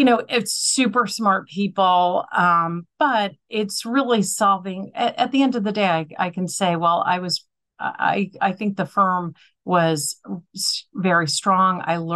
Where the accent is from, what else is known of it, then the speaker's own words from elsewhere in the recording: New York, United States; coming from the small girl school, growing up in New York, I just needed to broaden my horizons.